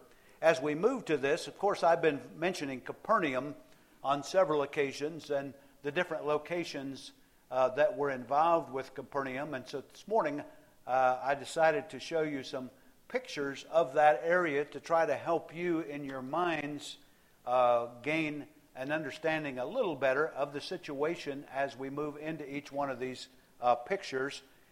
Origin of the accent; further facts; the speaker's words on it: Covington, Indiana, United States; also born or lived in California / South Carolina / Minnesota; I know I grew up in Covington, Indiana, and then my dad pastored the church that was there for 15 years, and then we moved to California